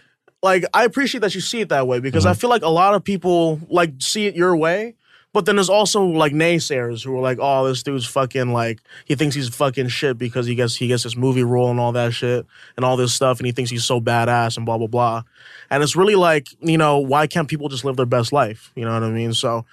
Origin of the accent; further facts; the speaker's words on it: Hawaii, United States; now in New York, United States; You know, I'm from Hawaii, you know, for a small town. Moved to New York, went to drama school.